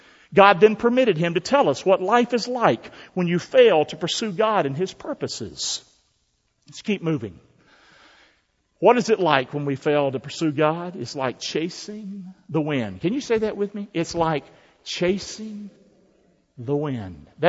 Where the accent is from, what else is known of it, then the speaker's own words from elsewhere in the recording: North Carolina, United States; But the fact is, in the South, where I grew up in North Carolina, we didn't call our pastor.